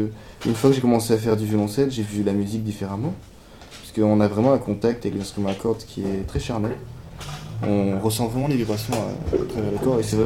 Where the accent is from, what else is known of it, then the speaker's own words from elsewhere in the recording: Provence-Alpes-Côte d'Azur, France; Près d'Avignon, de Neuf-sur-Seize.